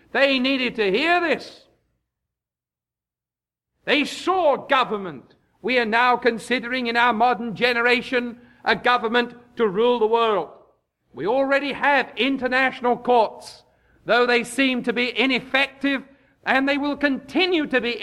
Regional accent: England, United Kingdom; moved away; I know I tread on dangerous ground being an Englishman, but I fear nothing. I live here.

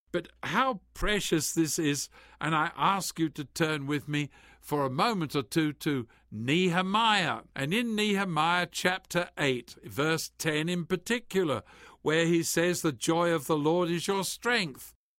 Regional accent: Christmas Valley, Oregon, United States; from Christmas Valley in Oregon in the United States, and I greet you in Jesus' name.

